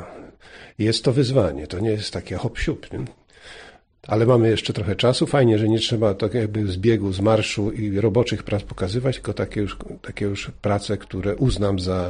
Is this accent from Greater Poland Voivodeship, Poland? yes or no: no; Gorzów Wielkopolski, Lubusz Voivodeship, Poland; Przyjechałem z Gorzowa Wielkopolskiego.